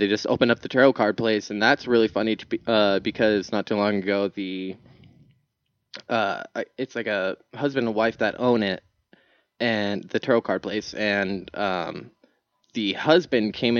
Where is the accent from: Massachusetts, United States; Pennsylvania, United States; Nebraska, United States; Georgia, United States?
Nebraska, United States; I grew up in Nebraska, and out of there they